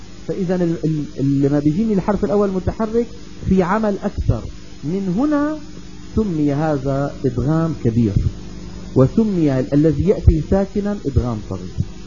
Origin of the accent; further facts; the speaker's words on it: Levant, Syria; كثير من العامة وخاصة عندنا في الشام يعاملونها معاملة الحروف الشمسية،